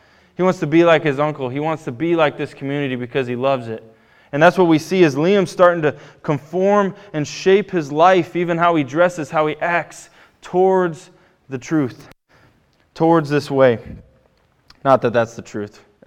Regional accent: Bettendorf, Iowa, United States; I'm not from here. I'm from the Quad Cities. Rivertown, a little more industrial. Bettendorf was not a farm town.

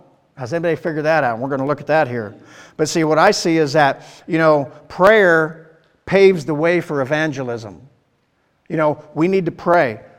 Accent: Iowa, United States; I'm a hillbilly from Southern Iowa

